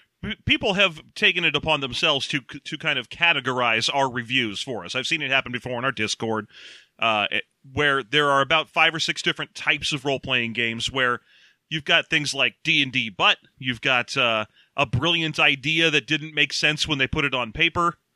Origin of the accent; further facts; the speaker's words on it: California, United States; we are Californian and In-N-Out is kind of an institution around here